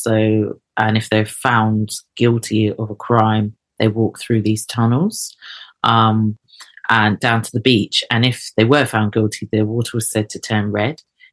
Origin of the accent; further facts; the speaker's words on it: Eket, Akwa Ibom, Nigeria; born there; I was born in Eket, and they're Abibio people, eastern coastal Nigeria.